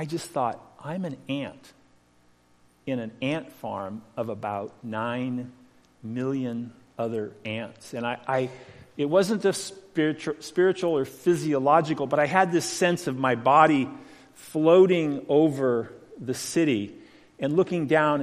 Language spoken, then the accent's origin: English; California, United States; And when I was a little boy, I grew up in Los Angeles County, and my father died when I was 6 years old.